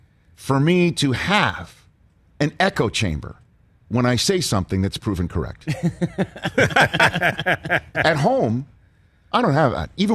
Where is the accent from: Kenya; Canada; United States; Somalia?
United States; New York City, New York; I don't know about much farming. I'm from New York City.